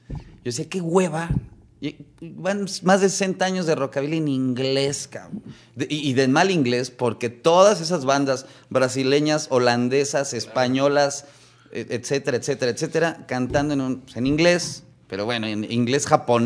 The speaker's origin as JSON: {"language": "Spanish", "region": "Mexico City", "country": "Mexico", "accent": "Chilango", "said": "hey, somos chilangos, entonces mexicanos"}